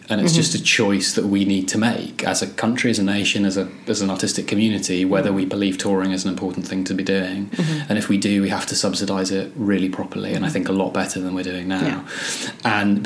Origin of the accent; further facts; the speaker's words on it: Scotland, United Kingdom; moved away as an adult; now in England, United Kingdom; because my parents have English accents, I'd sort of had a slight English accent as a kid. Now I've obviously lost my Scottish accent.